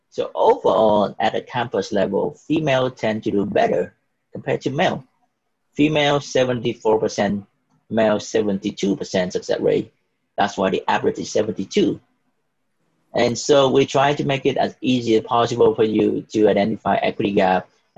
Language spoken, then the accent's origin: English; Vietnam; moved away as an adult; I am 5'7", and I'm from Vietnam. I came here when I was like 19 years old. So like 12 years ago, something like that.